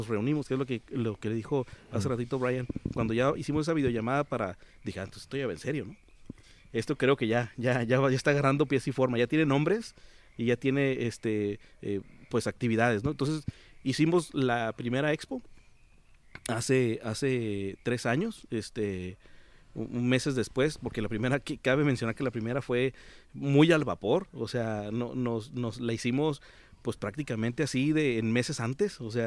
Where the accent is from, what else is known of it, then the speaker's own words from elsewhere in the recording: Mexicali, Baja California, Mexico; yo soy de Mexicali